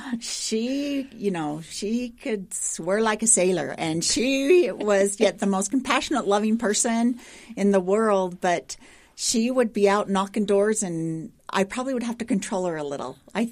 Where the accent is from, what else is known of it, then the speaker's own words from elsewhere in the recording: Provo, Utah, United States; Being born and raised in Provo and a single mom and seven kids, we didn't even know if we would get to go to college